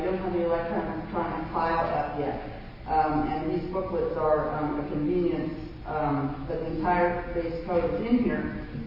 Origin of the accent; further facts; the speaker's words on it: Philadelphia, Pennsylvania, United States; Well, I'm from Philadelphia. I'm a Philadelphia native